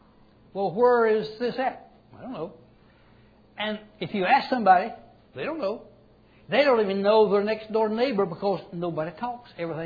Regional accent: United States; I'm American.

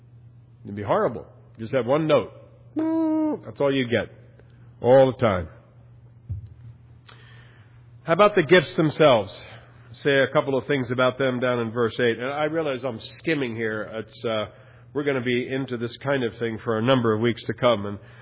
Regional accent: Philadelphia, Pennsylvania, United States; I grew up in Philadelphia. Heard the … play many, many times.

